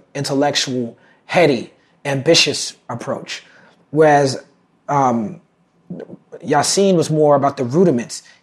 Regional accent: Brooklyn, New York, United States; You know, I grew up in Brooklyn, but my parents were academics

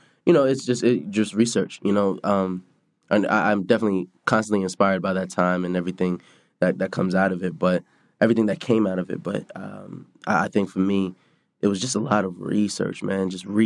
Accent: Colorado, United States; I was born and raised in Park Hill and in Stapleton.

